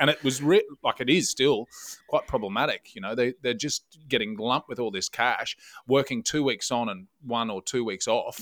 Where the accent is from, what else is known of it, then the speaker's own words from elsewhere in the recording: Bundaberg, Queensland, Australia; It's also from that news is from my hometown of Bundaberg, which is classic Bundaberg behaviour.